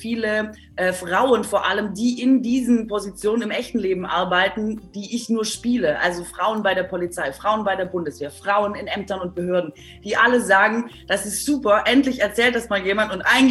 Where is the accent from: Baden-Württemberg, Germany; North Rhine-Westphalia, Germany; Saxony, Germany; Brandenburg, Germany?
Baden-Württemberg, Germany; ich komme ja aus Baden-Württemberg